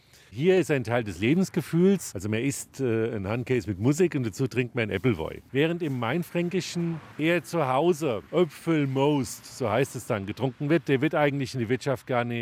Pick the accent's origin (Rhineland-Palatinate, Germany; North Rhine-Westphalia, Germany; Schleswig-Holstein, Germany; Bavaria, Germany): Bavaria, Germany; Seit 1814 gehören wir hier zu Bayern und das eint uns doch. Wir sind gebürtige Bayern und dass wir so zusammen in Unterfranken stark sind, das ist toll.